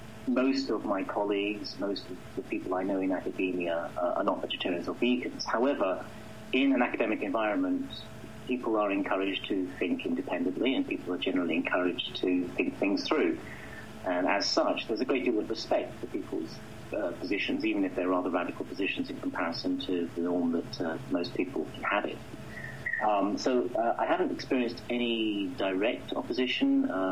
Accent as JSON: {"language": "English", "region": "London", "country": "United Kingdom", "tie": "born or raised there", "said": "like most people growing up in Britain, I'm from London, England originally. I grew up in a thoroughly meat-eating environment."}